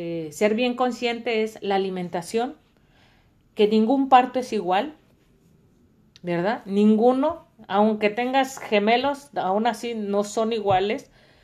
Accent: Mexico; moved away; yo crecí pues en México, casi pues más de la edad que tengo ahorita, más de la mitad, la viví en México y es muy diferente la vida en México que aquí

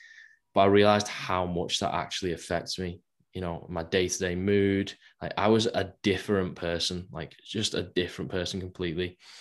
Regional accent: Runcorn, North West England, United Kingdom; And so I had been training at my hometown gym in Runcorn with a few lads, my brother and a few lads that I went to school with.

